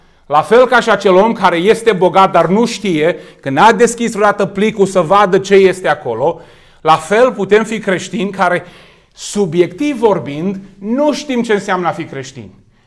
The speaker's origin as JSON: {"language": "Romanian", "country": "Romania", "said": "Dacă eu zic că sunt român, este o consecință a faptului că m-am născut în România sau m-am născut din părinți români."}